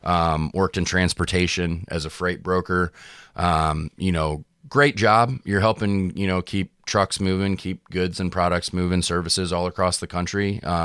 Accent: Highland, Illinois, United States; We both grew up in Highland, Illinois.

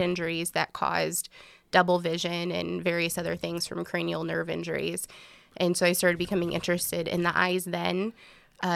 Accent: Hardin, Illinois, United States; I think Calhoun takes you back in time, maybe 10 or 15 years compared to where you are currently.

